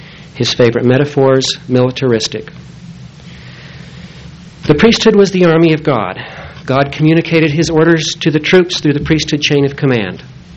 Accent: Utah, United States; And growing up in Utah, my friends and acquaintances were also Mormon.

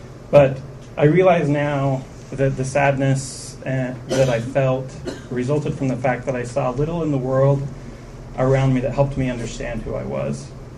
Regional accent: Sandy, Utah, United States; as a Mormon boy growing up in Sandy in the 80s, that wasn't something I identified with either.

